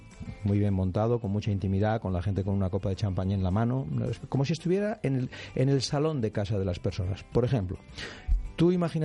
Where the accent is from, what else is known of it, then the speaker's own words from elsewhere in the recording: Barcelona, Catalonia, Spain; Barcelona es mi tierra, como la gente sabe, yo soy catalán, aunque no practico el patriotismo y soy de pocas banderas